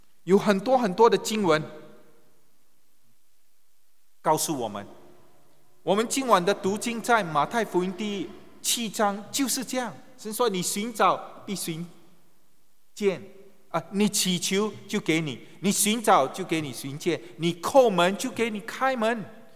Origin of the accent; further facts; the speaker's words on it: Singapore; 我们都是中国人，但我生长在新加坡